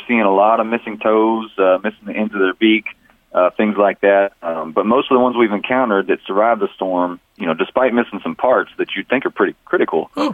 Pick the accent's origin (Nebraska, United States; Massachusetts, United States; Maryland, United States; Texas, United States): Texas, United States; Longview; You know, I grew up around Longview, and I was up there back in March for my dad's birthday.